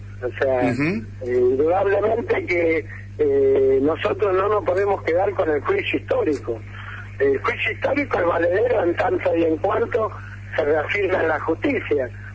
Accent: Santa Fe, Argentina; somos santafesinos, somos argentinos

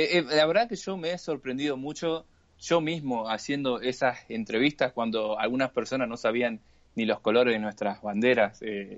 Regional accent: Monte Vera, Santa Fe, Argentina; Yo me crié en Montevera, prácticamente nací, podría decir Montevera, más allá que nací en Santa Fe

